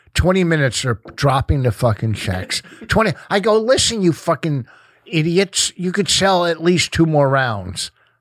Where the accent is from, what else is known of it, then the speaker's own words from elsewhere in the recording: New Jersey, United States; now in Connecticut, United States; I'm from Jersey. I live in Connecticut, New York.